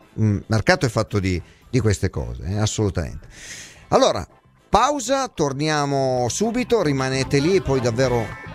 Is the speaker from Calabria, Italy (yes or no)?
no; Naples, Campania, Italy; io sono napoletano